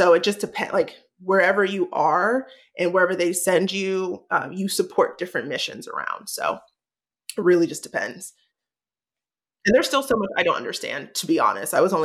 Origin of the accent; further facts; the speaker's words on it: Virginia, United States; now in North Carolina, United States; I had wanted to purchase right when I moved down to North Carolina. I'm from Virginia originally